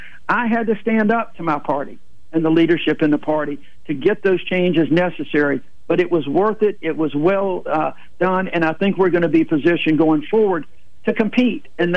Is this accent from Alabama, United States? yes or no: yes; Alabama, United States; I was born and raised here in Alabama, lived here all my life, and I know Alabama, and I know our values.